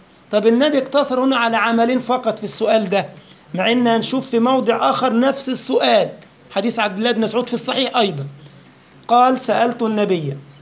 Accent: Egypt; now in Europe; يبقى أنا الآن مثلا في أوروبا، أوروبا بتختلف عن بلدي مصر،

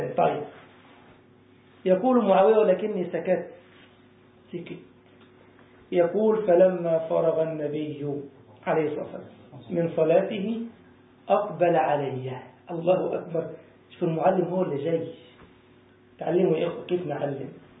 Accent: Egypt; عشان اللي قاعد يفهم اللهجة عندنا في مصر يبص يعني ينظر

